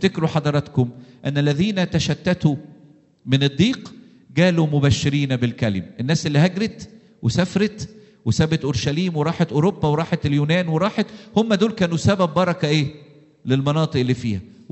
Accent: Egypt; رغم الضغوط اللي عندنا في مصر وانتم عارفين وجايين من مصر وفاهمين

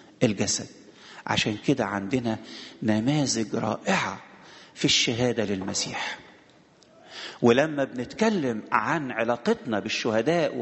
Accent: Egypt; احنا مصريين

